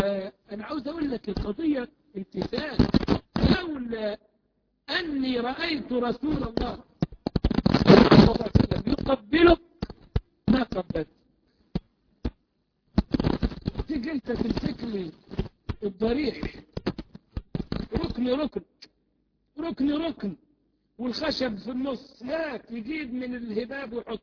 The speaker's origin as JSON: {"language": "Arabic", "country": "Egypt", "tie": "born or raised there", "said": "طب احنا عندنا كمصريين النذر لله. انا اقول لك ان انا نشأت في قرية ما يعرفوش النذر لله"}